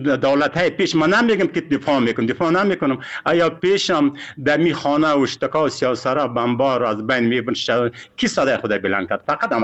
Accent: Afghanistan; ما افغان هستیم، مسلمان هستیم

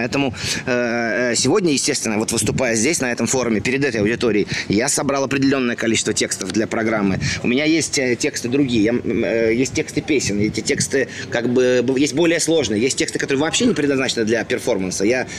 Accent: Moscow, Russia; Я родился в Москве, вот, жил в Москве.

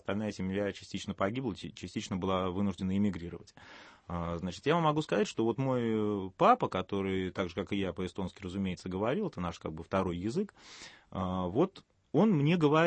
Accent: Moscow, Russia; я сам москвич.

